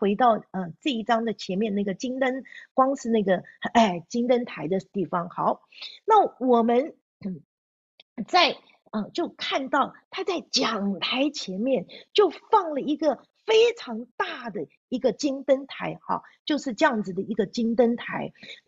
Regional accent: China; 我们说主啊，我们中国人为什么不在其中呢？

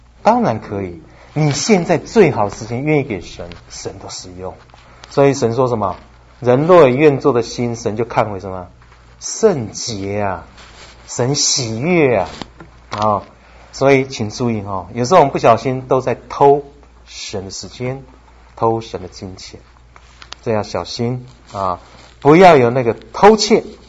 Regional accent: Shandong, China; 我是山东人哦，肠子一根通到底

